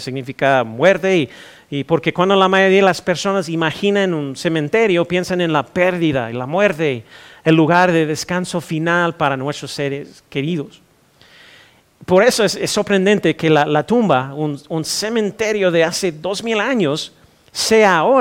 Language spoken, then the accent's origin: Spanish; United States; born there; mi país de nacimiento es los Estados Unidos. Soy mexicano y tenemos todo tipo de costumbres locas